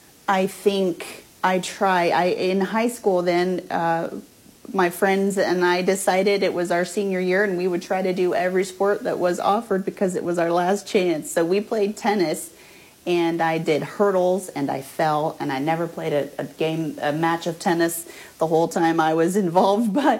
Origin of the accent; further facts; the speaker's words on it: Albia, Iowa, United States; Born and raised here in Albia. Went to school, graduated here from Albia High School in 97